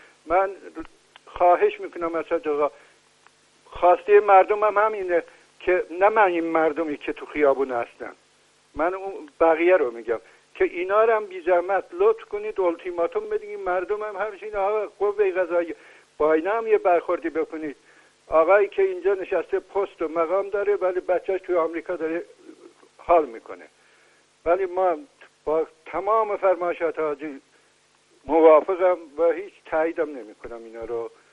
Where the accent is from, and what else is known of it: Iran